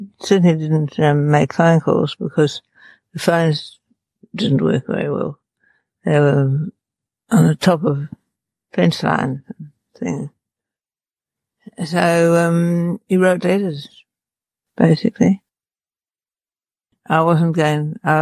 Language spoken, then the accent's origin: English; Mount James, Western Australia, Australia; Oh, well, everything was a bit closer. But I was the woman in charge of the house and the kitchen and stuff.